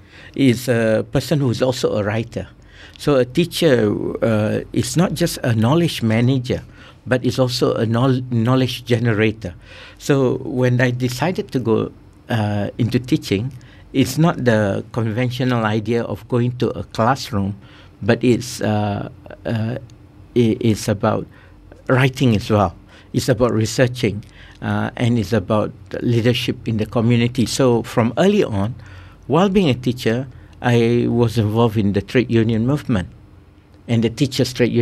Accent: George Town, Penang, Malaysia; I grew up in Penang, Georgetown.

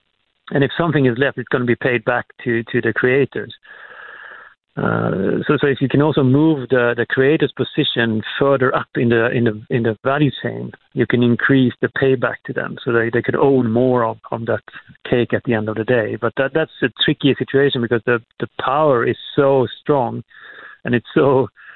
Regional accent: Sweden; Like I come from Sweden, there's a cultural department that basically pays a number of artists and creators a salary on an annual basis.

